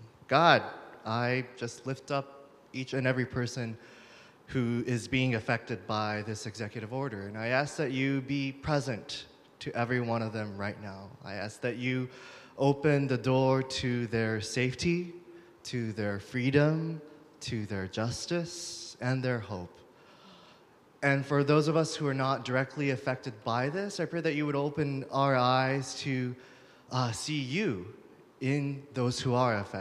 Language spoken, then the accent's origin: English; Tokyo, Japan; moved away as an adult; now in Massachusetts, United States; I'm originally from Tokyo, Japan. But 18 years ago, I was thinking the other day, was when I first came to Massachusetts as an international student. And then I kind of stuck around.